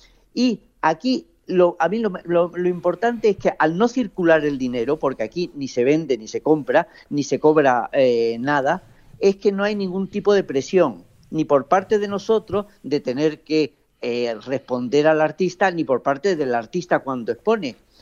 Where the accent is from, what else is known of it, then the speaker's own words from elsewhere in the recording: Tangier, Tanger-Tetouan-Al Hoceima, Morocco; yo además soy de Tánger, que es justo enfrente de Tarifa, que yo cuando era pequeñito veía las luces de Tarifa.